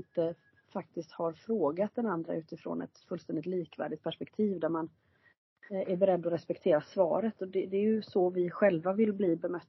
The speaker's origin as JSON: {"language": "Swedish", "town": "Gothenburg", "region": "Västra Götaland County", "country": "Sweden", "tie": "born or raised there", "said": "jag växte upp i Göteborg"}